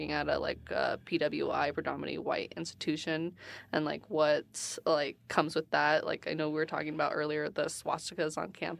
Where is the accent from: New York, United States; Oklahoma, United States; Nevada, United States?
Nevada, United States; Las Vegas; now in Reno, United States; because I'm from Las Vegas and it's such a big city that like when I came here, it was so shocking